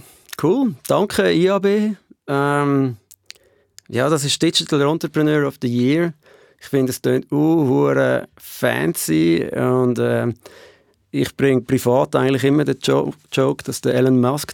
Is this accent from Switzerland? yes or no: yes; Switzerland; als ein Schweizer